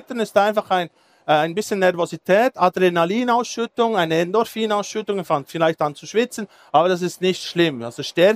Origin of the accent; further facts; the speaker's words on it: Thun, Bern, Switzerland; Ich komme aus Thun. Thun ist für die, die es nicht wissen, etwas so, ich würde jetzt mal sagen, in diese Richtung. Es hat da Berge und Seen.